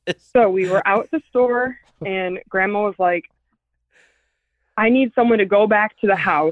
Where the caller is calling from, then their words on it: Michigan, United States; I'm 24, and I'm calling from Michigan.